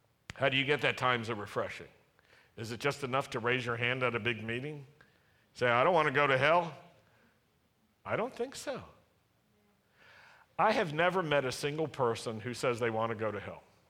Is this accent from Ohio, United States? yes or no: no; Roanoke, Virginia, United States; I remember the common form it took when I was growing up in Virginia, in Roanoke, Virginia.